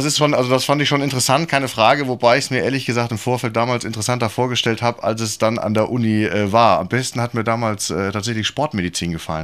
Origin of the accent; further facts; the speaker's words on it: Bonn, North Rhine-Westphalia, Germany; Aber wir durften dann in Bonn bleiben. Also da war ich auch ganz froh drum. Und deswegen, ich fühle mich schon auch als Bonner, kann man sagen. Also seit ich sechs war, bin ich hier.